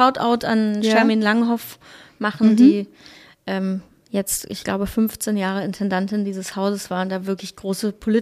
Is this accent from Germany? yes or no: yes; Hesse, Germany; finde es manchmal sogar auch netter als drüben bei uns im Westen. Irgendwie ein bisschen herzlicher. Aber natürlich schlägt mein Herz auch hessisch.